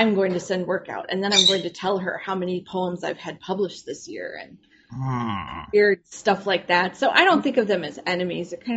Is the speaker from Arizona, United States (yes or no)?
yes; Tucson, Arizona, United States; also born or lived in Wisconsin; No, we grew up in Tucson, Arizona. And then I went to college in Wisconsin.